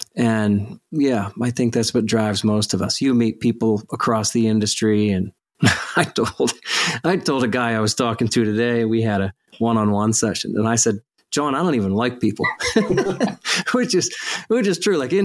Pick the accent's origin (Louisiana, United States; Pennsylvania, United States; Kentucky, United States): Pennsylvania, United States; now in Central Pennsylvania, United States; I grew up in Western PA with stocked streams. So the fishing season was way shorter. But for me now, in Central PA, the fishing opportunities never stop.